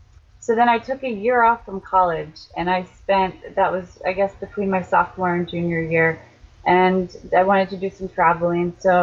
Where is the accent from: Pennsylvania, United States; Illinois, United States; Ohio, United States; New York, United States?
Pennsylvania, United States; Waynesboro; I grew up in Waynesboro, Pennsylvania, which is a small town right on the Maryland border.